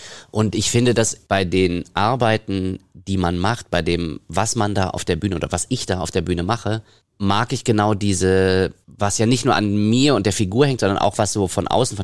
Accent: Hamm, North Rhine-Westphalia, Germany; also born or lived in Köln / Paderborn; Genau, ich bin in Köln geboren. Mhm. Dann habe ich in Hamm meine Kindheit verbracht und in Paderborn meine Jugend.

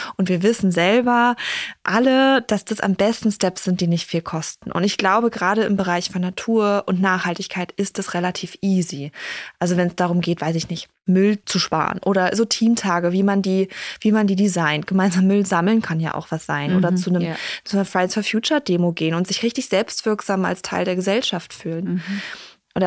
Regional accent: Berlin, Germany; der Baumentscheid hier in Berlin für mehr Klimaanpassung in der Stadt, in meiner Heimat.

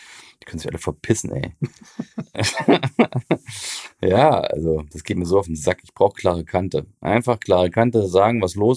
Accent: Thuringia, Germany; Ne, woher ich komme, aus Thüringen und blibablob.

